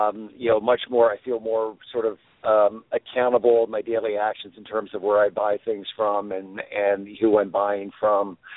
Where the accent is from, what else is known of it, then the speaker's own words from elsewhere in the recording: Maryland, United States; On a farm in the Eastern Shore of Maryland.